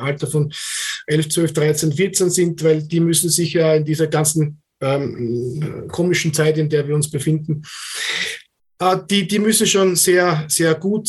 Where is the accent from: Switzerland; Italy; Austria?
Austria; Ich würde mich freuen und ich glaube, die Leute bei uns in Österreich, die würden sich auch freuen, von dir was zu hören